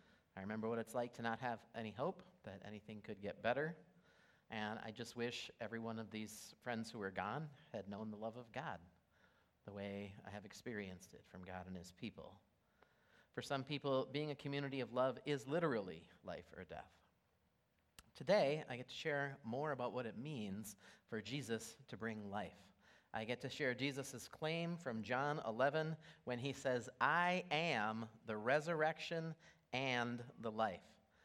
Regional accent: Minnesota, United States; Okay, I know we're from Minnesota.

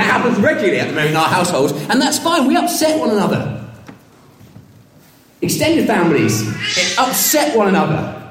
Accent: United Kingdom; I know this is awkward, but we're British. We get over awkwardness.

